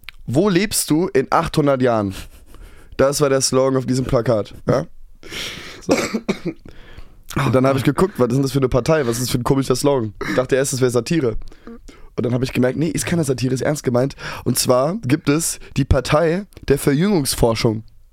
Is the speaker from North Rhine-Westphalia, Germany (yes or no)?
yes; Cologne, North Rhine-Westphalia, Germany; bei uns in Köln sagt.